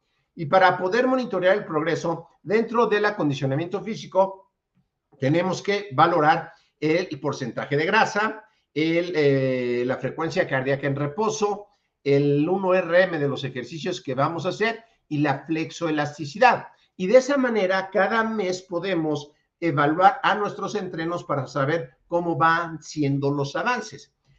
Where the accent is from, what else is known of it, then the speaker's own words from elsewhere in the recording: Mexico City, Mexico; de la Ciudad de México, de la Asociación Mexicana de Educación Deportiva.